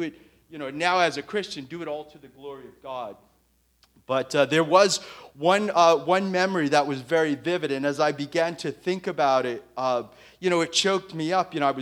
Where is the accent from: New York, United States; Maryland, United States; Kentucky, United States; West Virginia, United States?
New York, United States; New York City; I was raised in New York City.